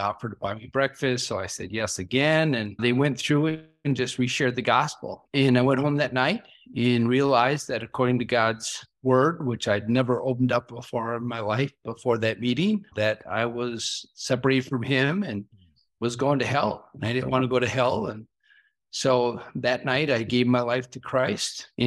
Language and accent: English; Brooklyn Park, Minnesota, United States; So we grew up in Brooklyn Park. Most people assume, oh, you grew up on a farm.